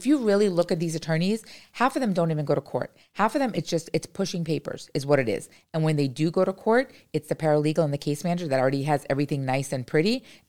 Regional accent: India; No, I'm Indian. So you were either supposed to get married at 15 or you were supposed to go to college.

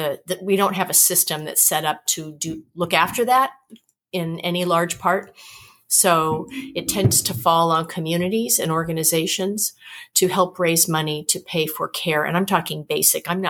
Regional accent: Los Angeles, California, United States; I'm from Los Angeles.

